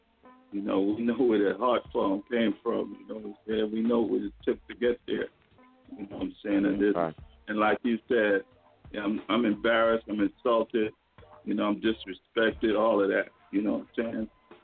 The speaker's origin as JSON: {"language": "English", "town": "San Francisco", "region": "California", "country": "United States", "said": "I'm from San Francisco."}